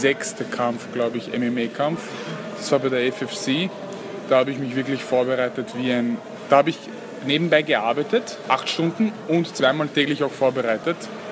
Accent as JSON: {"language": "German", "region": "Vienna", "country": "Austria", "tie": "born there", "said": "bin 25 Jahre alt, geboren in Wien, gebürtig aus Serbien, also die Eltern."}